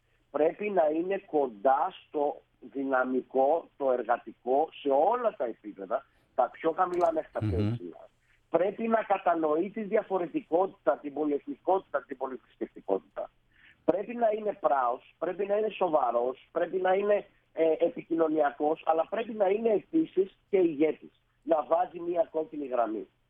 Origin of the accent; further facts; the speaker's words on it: Thessaloniki, Central Macedonia, Greece; είμαστε και από τη Θεσσαλονίκη και οι δύο